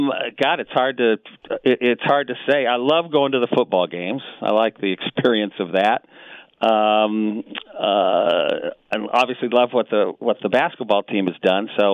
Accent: Tucson, Arizona, United States; And I grew up here in Tucson

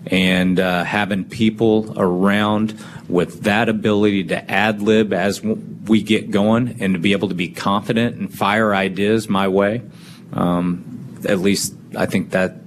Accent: Kansas City, Missouri, United States; I grew up in Kansas City. I grew up a Royals fan, American League.

